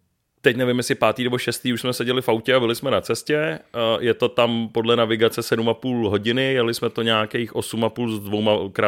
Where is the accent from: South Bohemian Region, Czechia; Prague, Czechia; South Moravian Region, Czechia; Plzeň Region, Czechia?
Prague, Czechia; jako my rodilí Pražáci, který to tady máme protrajdený horem spodem